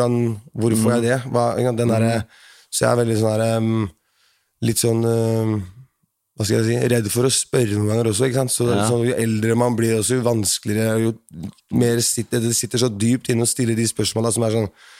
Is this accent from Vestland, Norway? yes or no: no; Horten, Vestfold, Norway; sånn at jeg har alltid prøvd å putte Horten på